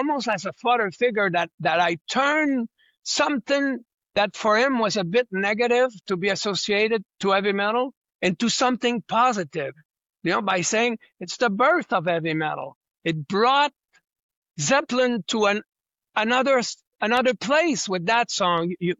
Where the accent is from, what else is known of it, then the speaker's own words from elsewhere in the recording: Montreal, Quebec, Canada; So I said to him, I said, I'm from Montreal. I'm